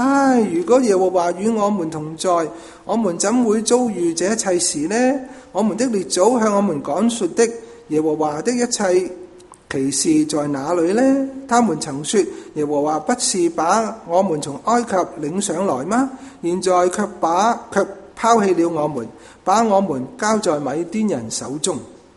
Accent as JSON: {"language": "Cantonese", "country": "Hong Kong", "said": "我哋香港人亦都有句说话形容女係点呀"}